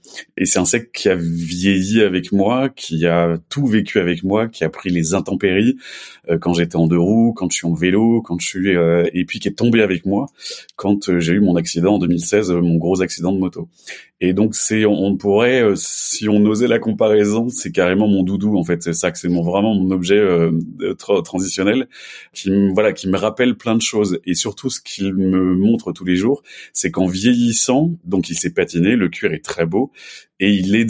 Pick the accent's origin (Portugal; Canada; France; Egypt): France; Guérande, Pays de la Loire; j'ai eu la chance de grandir au bord de la mer. Je suis né à Guérande, en Loire-Atlantique, le pays du sel. Et donc j'y ai vécu jusqu'à mes 11 ans.